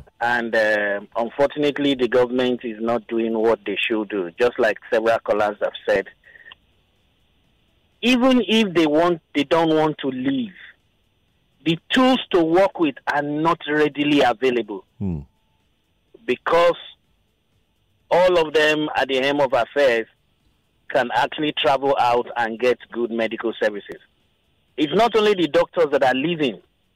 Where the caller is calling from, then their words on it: Lekki, Lagos, Nigeria; I'm calling from Lekki.